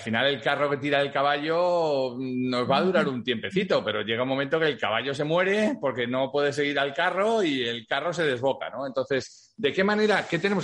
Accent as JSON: {"language": "Spanish", "country": "Spain", "said": "los españoles tenemos tanto complejo con el, o sea, nos han hecho tener tanto complejo con el inglés"}